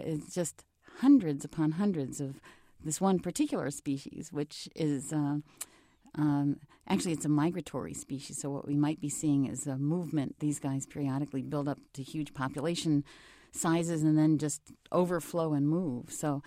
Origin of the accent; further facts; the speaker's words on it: Northeast, United States; I grew up actually in the Northeast, so I went in the early 60s, giving my age away here